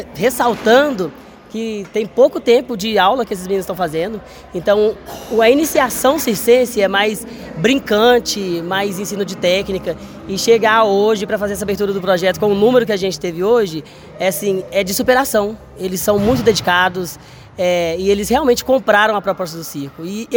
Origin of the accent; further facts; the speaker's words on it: Pará de Minas, Minas Gerais, Brazil; sou daqui de Pará de Minas